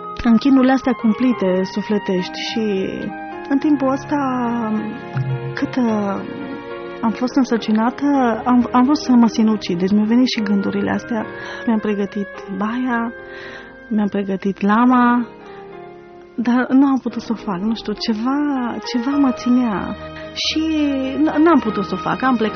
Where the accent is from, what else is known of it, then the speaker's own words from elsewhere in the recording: Călărași, Călărași County, Romania; born there; M-am născut în Călăraș, județul Călăraș. Am 32 de ani, 3 copii, băieți toți.